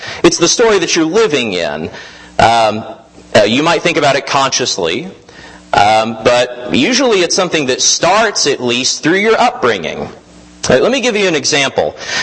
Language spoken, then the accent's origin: English; United States; I feel this way because I was raised here in the United States learning this history.